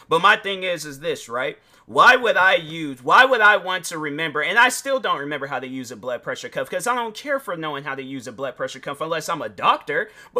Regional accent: Washington, United States; people that in Seattle, because I'm from Washington State

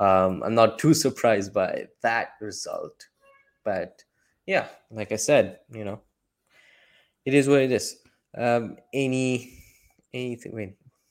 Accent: India; Yes, I am Indian, of course.

